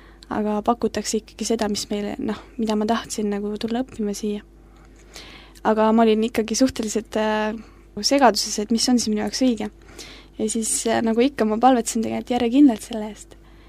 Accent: Lääne-Viru County, Estonia; ma olen Rakverst 15 kilometri kaugusel

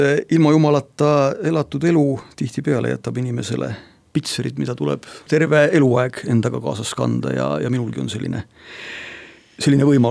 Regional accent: Tallinn, Harju County, Estonia; ma olin Tallinna poiss sel ajal seal sündinud ja kasvanud ja tollal ka elasin seal ja tulin Tartusse

